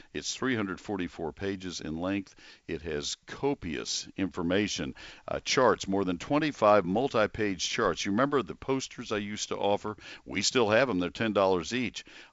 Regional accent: College Station, Texas, United States; I grew up in College Station, I was used to seeing cotton out in the Brazos River Valley

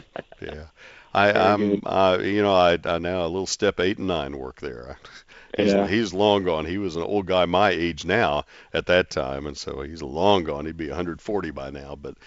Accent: College Station, Texas, United States; the only time I've ever seen people growing them was the man who lived behind us when I was growing up in College Station.

